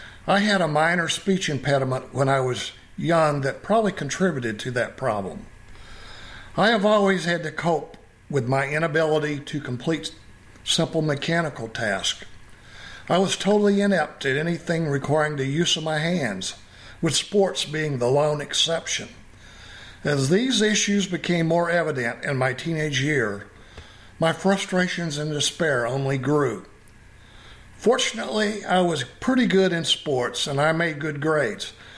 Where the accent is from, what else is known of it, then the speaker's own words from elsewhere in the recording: Bertrand, Missouri, United States; also born or lived in Red Bay, Alabama; I was born in 1947 in Red Bay, Alabama. My family moved to a farm in Bertrand, Missouri when I was only 4 months old.